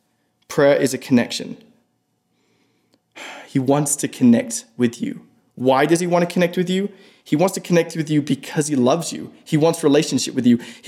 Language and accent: English; England, United Kingdom; Maybe it's because I'm English.